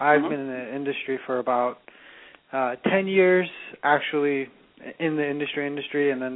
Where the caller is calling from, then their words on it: Los Angeles, California, United States; Oh, we're actually calling from Los Angeles.